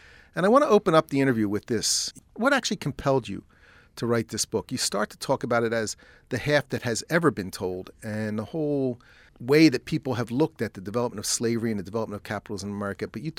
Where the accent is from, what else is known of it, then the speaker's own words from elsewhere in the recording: East Coast, United States; I grew up in the East Coast, and I remember going down to a beach when I was a kid